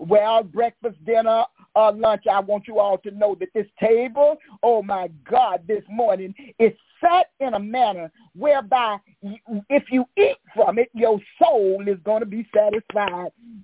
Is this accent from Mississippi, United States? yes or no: yes; Monticello, Mississippi, United States; I'm from Monticello, Mississippi, a little old country town there in the state of Mississippi.